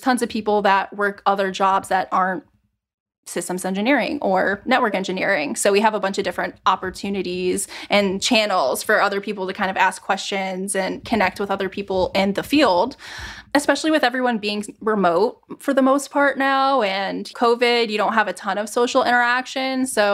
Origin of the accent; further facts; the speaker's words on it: Ohio, United States; I'm from Ohio. So the Ohio slander thing is kind of funny